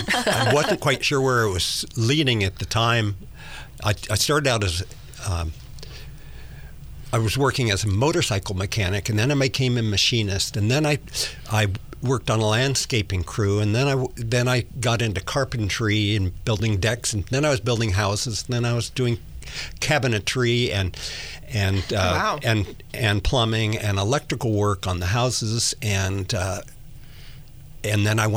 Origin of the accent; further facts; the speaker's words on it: Mill Valley, California, United States; I grew up in Mill Valley.